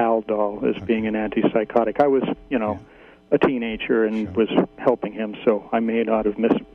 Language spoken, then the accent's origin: English; Garberville, California, United States; I'm from the Garberville area.